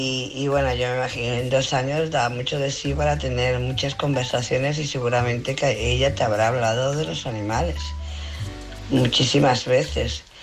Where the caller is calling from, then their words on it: Barcelona, Catalonia, Spain; de Barcelona.